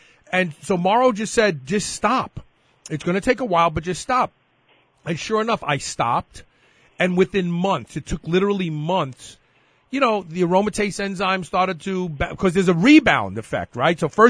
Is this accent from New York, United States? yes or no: yes; New York, United States; You know what? I grew up in New York.